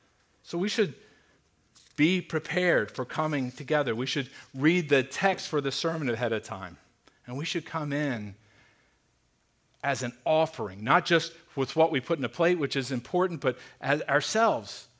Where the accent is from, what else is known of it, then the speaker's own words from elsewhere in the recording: New Jersey, United States; this may be the result of growing up in New Jersey with parents from Tennessee, this is the way I talk